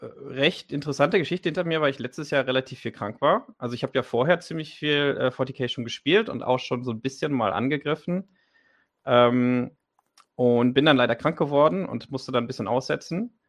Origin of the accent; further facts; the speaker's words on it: Northern Germany, Germany; Ich komme ja auch aus dem Norden